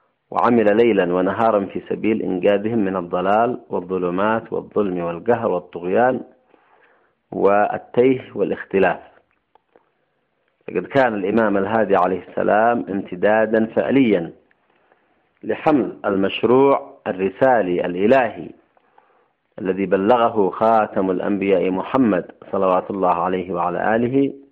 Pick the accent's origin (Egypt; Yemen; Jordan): Yemen